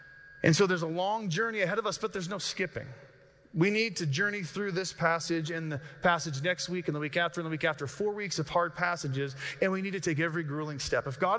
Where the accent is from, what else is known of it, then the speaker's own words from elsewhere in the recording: Rocky Mountains, United States; I love the Rockies. I grew up in the Rockies. I love to be around the Rockies.